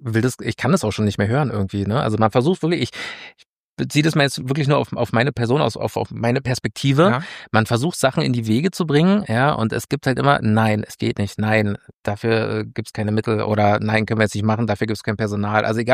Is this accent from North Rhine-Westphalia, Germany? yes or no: no; Berlin, Germany; vielleicht bin ich selber als Berliner schon so drüber, dass ich sage, ja, eigentlich liebe ich mein Berlin